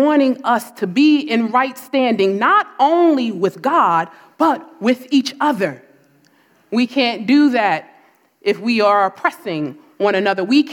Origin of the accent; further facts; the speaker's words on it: New Jersey, United States; I say it that way because I'm from New Jersey.